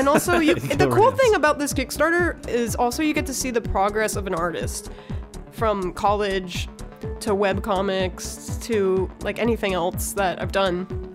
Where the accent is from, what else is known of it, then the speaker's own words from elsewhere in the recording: United States; Because I'm an American.